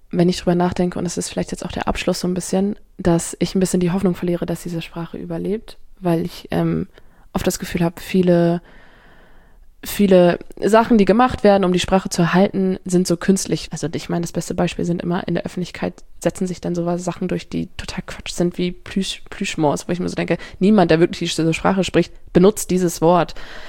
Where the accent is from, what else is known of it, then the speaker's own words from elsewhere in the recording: Germany; first language Low German; meine Muttersprache Plattdeutsch ist